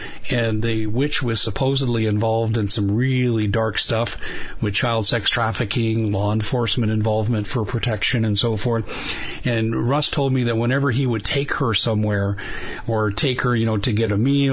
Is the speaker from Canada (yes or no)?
no; Colorado, United States; I was raised in Colorado, and I went all my schooling there through undergraduate, and I lived my young adulthood there